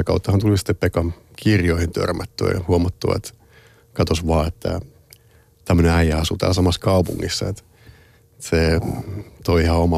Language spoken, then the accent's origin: Finnish; Naantali, Southwest Finland, Finland; vietin lapsuuteni Naantalissa. Naantali oli, on pieni kaupunki.